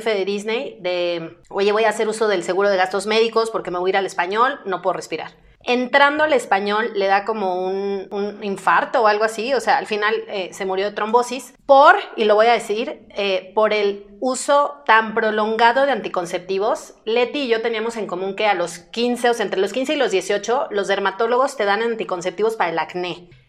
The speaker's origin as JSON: {"language": "Spanish", "town": "Mazatlán", "region": "Sinaloa", "country": "Mexico", "said": "yo soy de Mazatlán, Sinaloa, que es un puerto hermoso y que ya no está tan chiquito"}